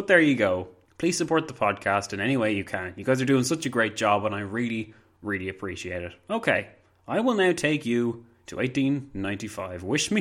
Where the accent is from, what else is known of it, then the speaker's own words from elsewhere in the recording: Ireland; in what I see as one of Britain's most questionable periods, and I'm Irish for crying out loud.